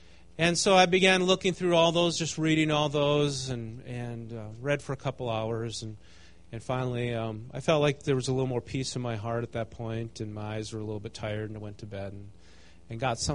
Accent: United States; Even as an American, when you travel, you're a target, whether you realize it or not.

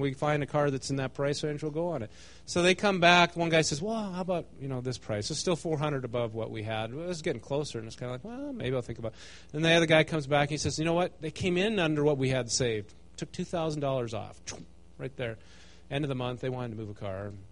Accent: United States; Even as an American, when you travel, you're a target, whether you realize it or not.

